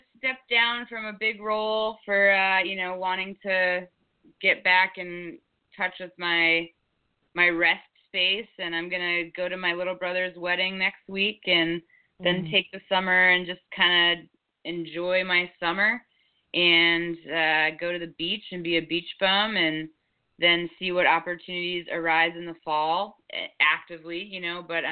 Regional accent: New Jersey, United States; I connected with from New Jersey on that kickball field in Boulder than I did the whole time I was growing up in New Jersey.

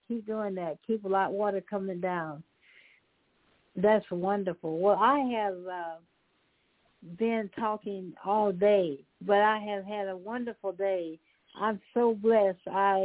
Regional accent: Knoxville, Tennessee, United States; We're from Knoxville

